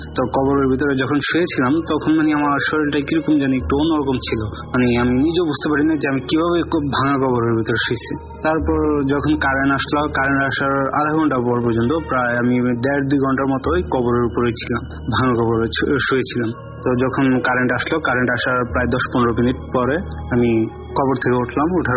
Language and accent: Bangla; Comilla, Chittagong Division, Bangladesh; now in Oman; আমি ওমান থেকে বলছি এবং আমার হোমটাউন কুমিল্লাতে, যে কোনো একটা জায়গায়। তো রাসেল ভাই, কুমিল্লাতে যখন আমি কুমিল্লাতে ছোট থেকে বড় হয়েছি এবং কি কুমিল্লাতেই থাকি অনেক বছর।